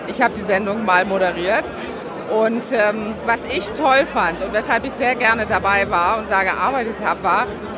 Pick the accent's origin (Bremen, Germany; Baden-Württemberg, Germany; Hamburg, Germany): Bremen, Germany; Bremerhaven; now in Berlin, Germany; Ich komme gebürtig aus Norddeutschland, von der Nordseeküste, war also ein Wessi, als ich hier nach Berlin kam.